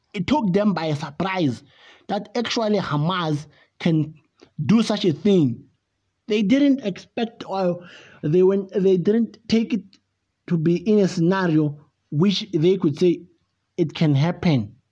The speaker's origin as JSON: {"language": "English", "country": "South Africa", "said": "I'm from South Africa."}